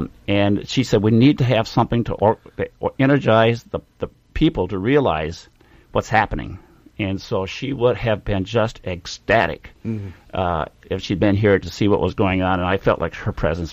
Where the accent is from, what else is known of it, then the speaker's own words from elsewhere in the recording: Wisconsin, United States; people know that I'm from Wisconsin